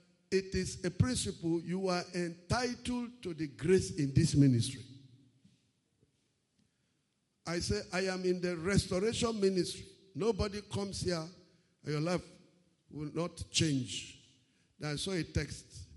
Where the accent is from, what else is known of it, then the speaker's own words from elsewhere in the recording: Akwanga, Nasarawa, Nigeria; now in Lagos, Nigeria; I said, I'm from Nasarawa State, Akwanga.